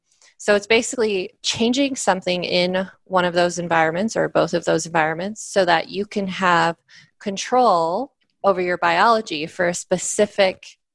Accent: Reno, Nevada, United States; I do wear it when I'm on the West Coast, especially my hometown of Reno, where it's like the sun is just so bright

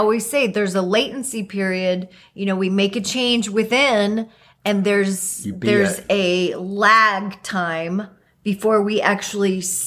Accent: Kansas, United States; because, you know, I grew up in Kansas, and so we consider Kansas City Chiefs our team.

